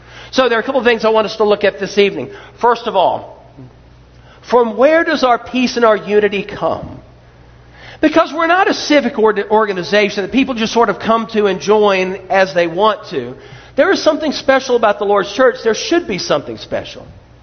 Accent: United States; He grew up in a third world country. I grew up in America.

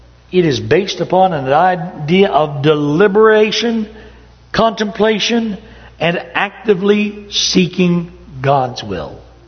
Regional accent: Ohio, United States; And that was growing up in Ohio, not in the Bible Belt.

